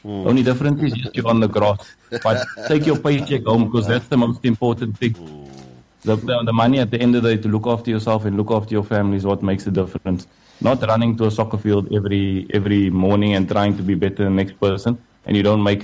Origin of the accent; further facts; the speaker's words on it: Maitland, New South Wales, Australia; I grew up in Maitland, so I don't come out of a very difficult environment.